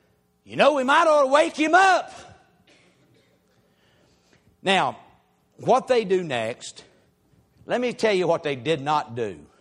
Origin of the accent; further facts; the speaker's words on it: Pea Ridge, Alabama, United States; Now, growing up in Pea Ridge, Alabama, I don't know we ever had any tempest.